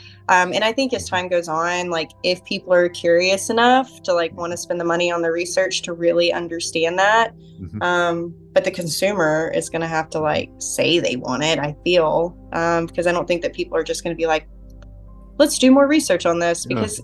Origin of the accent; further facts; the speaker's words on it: the South, United States; I mean, it could be Kanavasana. I'm from the South.